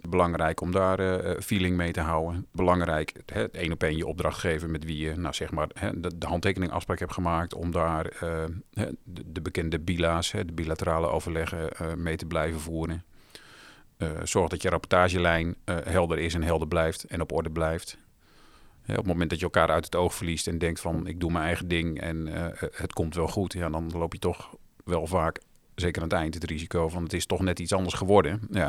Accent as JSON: {"language": "Dutch", "region": "Groningen", "country": "Netherlands", "said": "Wat makkelijker zeggen als nuchtere Noorderling. Hè? Ik ben een Groninger van oorsprong."}